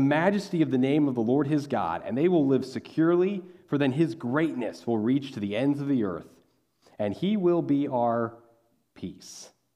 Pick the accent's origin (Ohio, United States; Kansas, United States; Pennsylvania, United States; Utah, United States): Kansas, United States; I grew up in Kansas. We're the capital of flyover country